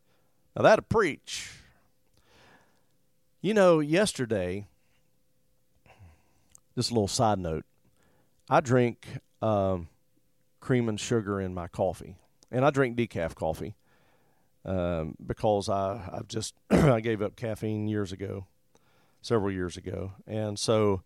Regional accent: West Virginia, United States; And you say, oh, we're from West Virginia.

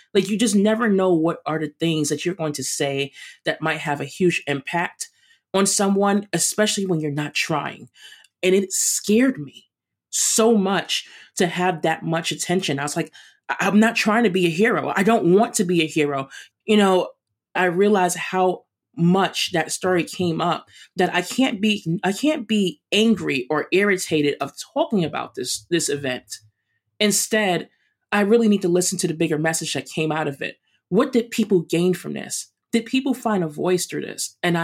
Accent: New York, United States; And as a New Yorker, as an old school New Yorker, I immediately turned around.

